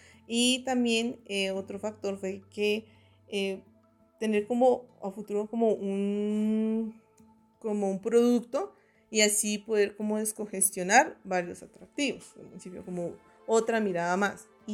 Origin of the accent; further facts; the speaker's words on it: Suesca, Cundinamarca, Colombia; nací aquí en Suesca, criada, mis abuelos, mis tatarabuelos, toda mi familia ha sido aquí del municipio y de la vereda de Santa Rosita. Estudié también acá, en el colegio, desde jardín hasta 11.